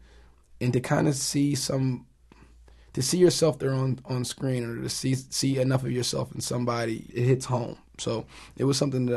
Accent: Newark, New Jersey, United States; being somebody from the inner city, I'm from Newark, New Jersey, and had my run-ins with the authority figures

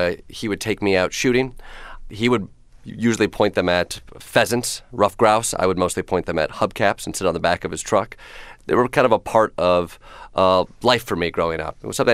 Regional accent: Michigan, United States; now in New York, United States; I come from Michigan, and I have family members who grew up hunters and had guns, and then moving to New York, the debate surrounding guns is very different than the one that was happening in Michigan.

